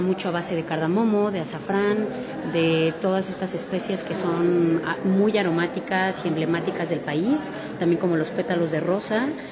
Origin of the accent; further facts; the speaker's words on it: Mexico; directora y fundadora de Shirini Sabores Persas, orgullosamente mexicana